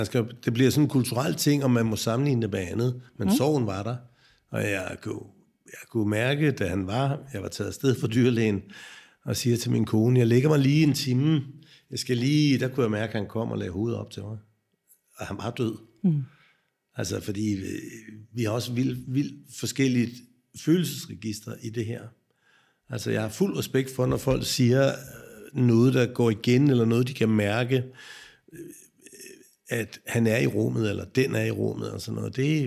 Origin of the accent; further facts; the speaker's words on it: Holbæk, Zealand, Denmark; Jo, jeg er en Holbæk-dreng, som er blevet 60 år gammel